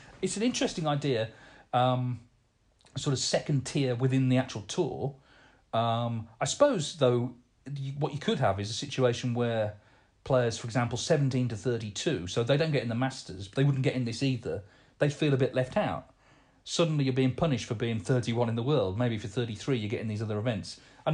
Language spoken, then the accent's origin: English; Portsmouth, South East England, United Kingdom; I'm also a big football fan, being born and bred in Portsmouth.